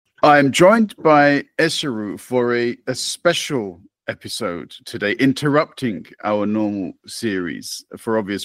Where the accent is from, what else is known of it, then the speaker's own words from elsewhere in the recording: London, United Kingdom; I grew up in London.